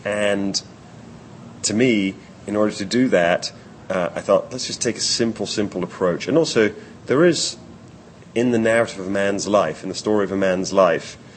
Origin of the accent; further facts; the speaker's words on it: Scotland, United Kingdom; I was like 13 years old, growing up in the Scottish countryside